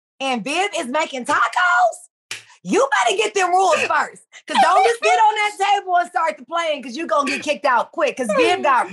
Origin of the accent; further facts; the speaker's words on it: Los Angeles, California, United States; And I'm born and raised in South Central and I still got the town to shop it.